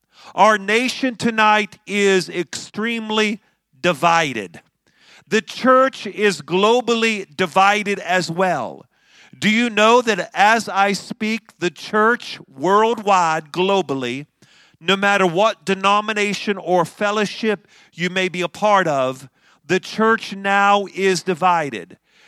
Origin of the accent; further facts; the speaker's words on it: West Virginia, United States; You know, I grew up in West Virginia and they used to say, I'm fixing to get up.